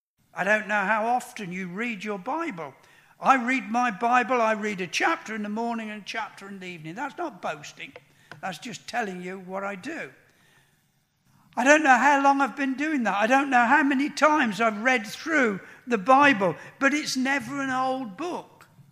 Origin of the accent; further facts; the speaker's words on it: United Kingdom; Well, then I'm British, aren't I?